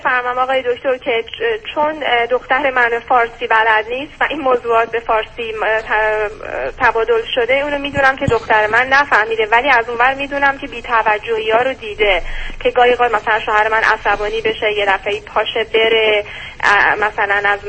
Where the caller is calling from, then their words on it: United States; چون من از امریکام تماس میگیرم